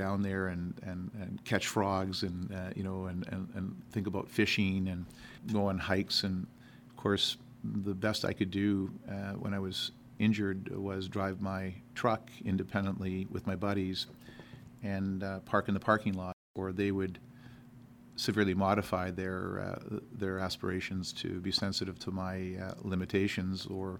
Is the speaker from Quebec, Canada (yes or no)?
no; Williams Lake, British Columbia, Canada; The trails weren't accessible when I was growing up in Williams Lake.